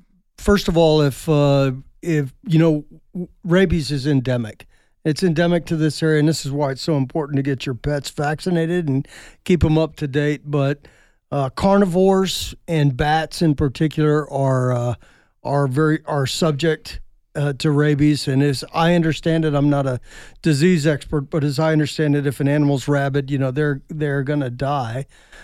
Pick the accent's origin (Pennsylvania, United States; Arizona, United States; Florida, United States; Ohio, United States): Arizona, United States; when I was a kid, I was up in the Huachuca Mountains in southeast Arizona near my hometown